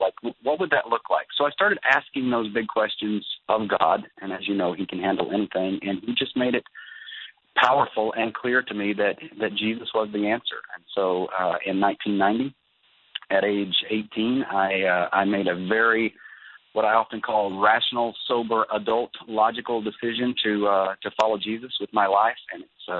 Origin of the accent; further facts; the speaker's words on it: Virginia, United States; I grew up in the Bible Belt, arguably the buckle of the Bible Belt in southwest Virginia, right near the Virginia-Tennessee border.